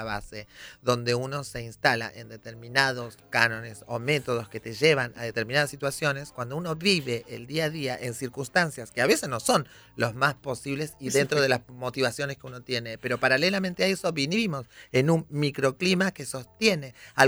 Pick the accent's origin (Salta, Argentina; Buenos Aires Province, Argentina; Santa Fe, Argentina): Buenos Aires Province, Argentina; Adrogué; Ahí me crié en Adrogué